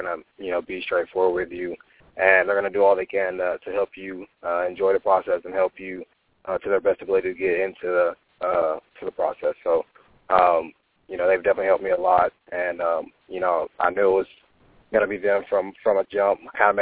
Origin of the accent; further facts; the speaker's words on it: Lufkin, Texas, United States; I'll be back in my hometown of Lufkin, watching it with the family and some friends